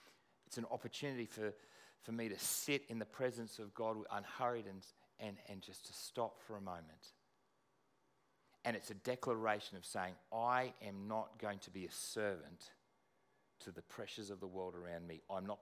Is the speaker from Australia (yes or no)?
yes; Australia; now in London, United Kingdom; in London, and everyone, as happens here as well, everyone went away on holidays, and I'm from Australia